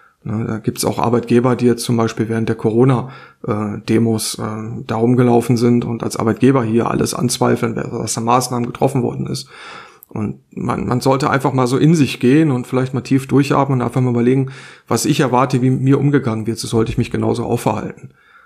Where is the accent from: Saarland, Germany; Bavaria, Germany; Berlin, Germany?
Saarland, Germany; Saarbrücken; bei uns in Saarbrücken